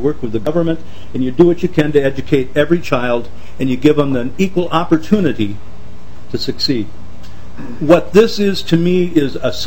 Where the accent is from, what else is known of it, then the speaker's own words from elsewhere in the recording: Brooklyn Center, Minnesota, United States; I come from Brooklyn Center, Minnesota, and I literally do. I graduated from the high school there. I went away. I worked somewhere else. And then I came back.